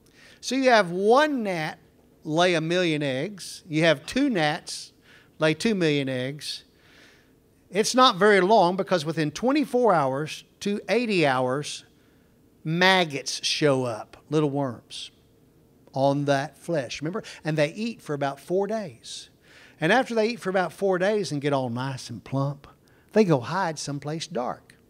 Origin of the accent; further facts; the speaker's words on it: Waxahachie, Texas, United States; in my hometown of Waxahachie, there wasn't much to do.